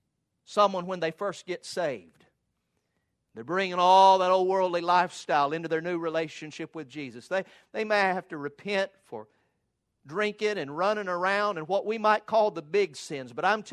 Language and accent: English; Valdosta, Georgia, United States; Many of you know that I grew up here in Valdosta, and I graduated from Lowndes High School and then was the last graduating class of Valdosta State College.